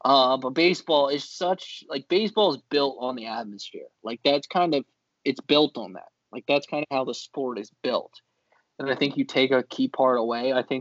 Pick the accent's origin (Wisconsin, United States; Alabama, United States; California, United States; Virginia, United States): Virginia, United States; Obviously, growing up in Virginia, you had Masson, where you could watch Orioles games.